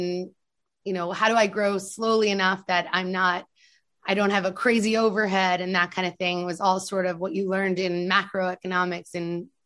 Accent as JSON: {"language": "English", "region": "New York", "country": "United States", "lives_now": "Miami, United States", "said": "I'm originally from New York and currently living in Miami. I was an interior designer in New York City, as well as a rug designer there. Moved to Miami for my husband, who was living here at the time."}